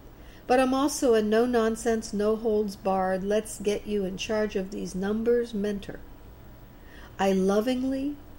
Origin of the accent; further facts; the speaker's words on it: Brazil; I use agates that come from my home country of Brazil, where my father had mines.